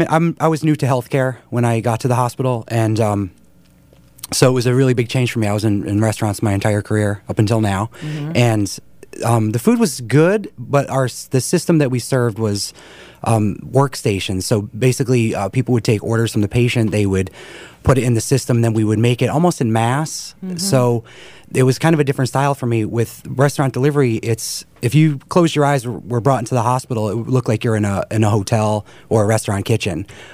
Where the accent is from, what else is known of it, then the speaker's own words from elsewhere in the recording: Pennsylvania, United States; also born or lived in New York City / Philadelphia / Washington, D.C.; I grew up in Pennsylvania originally.